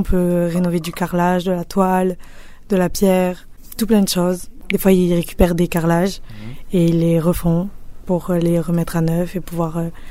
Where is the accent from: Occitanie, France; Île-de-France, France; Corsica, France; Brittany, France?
Occitanie, France; Millau; De Millau.